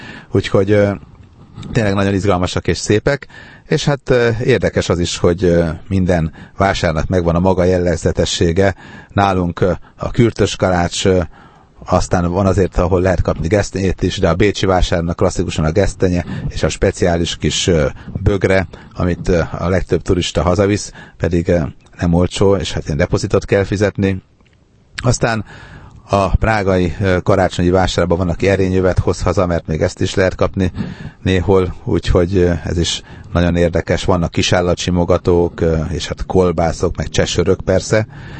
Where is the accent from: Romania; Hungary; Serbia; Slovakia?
Hungary; Sopron, Győr-Moson-Sopron; born there; Én Sopronban születtem